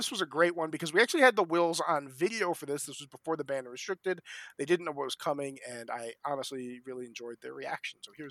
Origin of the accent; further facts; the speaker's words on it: New Jersey, United States; I grew up in New Jersey.